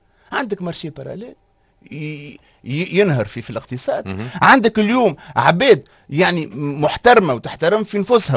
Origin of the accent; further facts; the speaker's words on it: Tunisia; وانا كتونسي